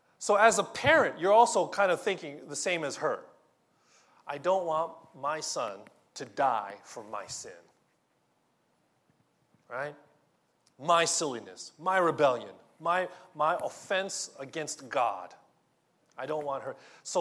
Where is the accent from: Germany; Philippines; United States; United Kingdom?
Philippines; now in Japan; So, for example, I'm Filipino. I grew up in a Filipino home. And we live in Japan, an Eastern, in the Eastern Hemisphere.